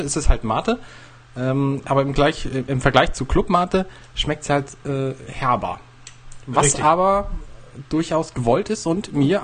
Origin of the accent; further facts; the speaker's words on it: Buxtehude, Lower Saxony, Germany; now in Hamburg, Germany; Wo ich herkomme, Quatsch, wo ich wohne. Ich komme ja aus Buxtehude. In Buxtehude ist die schönste Stadt der Welt.